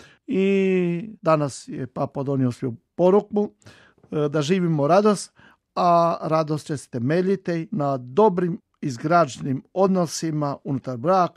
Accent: Istria County, Croatia; a mi s našom skupinom, s jednim autobusom, došli smo iz Istre, i to iz više područja Istre, počev tamo od Labina, preko Pazina, do Poreštine, onda Sveti Petar, Tinjan, evo, tako da je, kako bih rekao, zastupljena Istra.

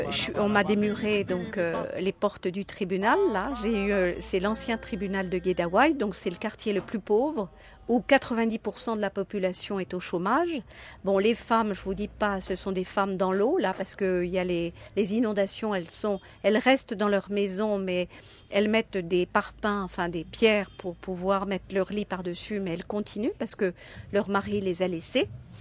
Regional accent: Brittany, France; je suis bretonne et que je suis née dans une famille matriarcale où on était 9 femmes, 3 générations de femmes assez fortes.

